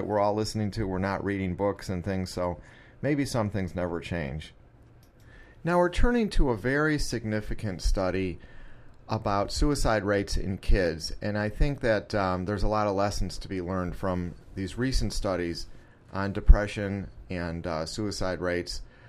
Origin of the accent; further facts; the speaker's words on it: Chicago, Illinois, United States; And I grew up around Chicago. We did the same thing.